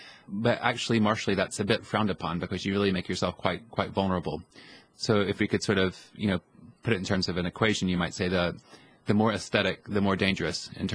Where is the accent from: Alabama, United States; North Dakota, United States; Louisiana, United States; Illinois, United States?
Alabama, United States; now in Rhode Island, United States; And before Rhode Island, I'm from Alabama.